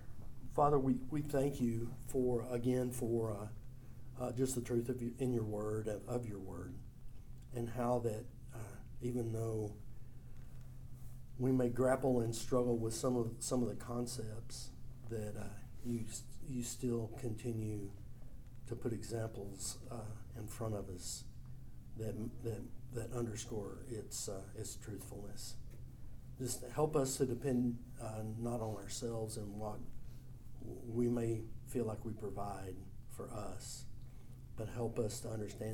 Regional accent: Longview, Texas, United States; I grew up in Longview, Texas, as I mentioned.

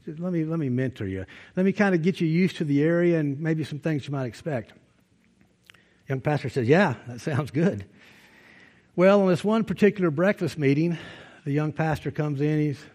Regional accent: Alabama, United States; By the way, I'm from Alabama.

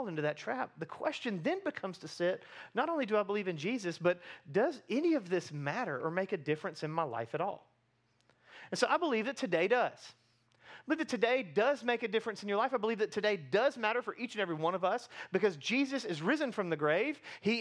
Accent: Columbus, United States; When I tell people that I grew up with in Columbus that I'm a pastor now

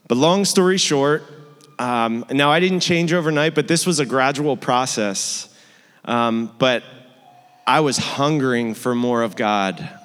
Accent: Cape May, New Jersey, United States; I grew up here in Cape May. From ages 0 to 18

